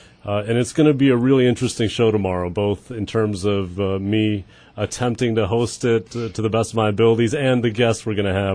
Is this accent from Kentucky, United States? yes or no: no; Midland, Michigan, United States; also born or lived in Moscow, Russia / Israel; I'm from Midland, Michigan is where I grew up. Which is true because I grew up there since I was in sixth grade.